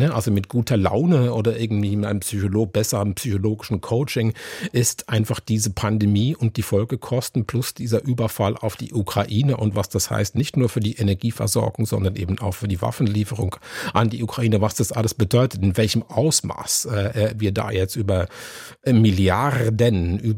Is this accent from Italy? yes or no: no; Switzerland; Ich komme aus der Schweiz, da gibt es seit 70 Jahren oder noch länger eine große Koalition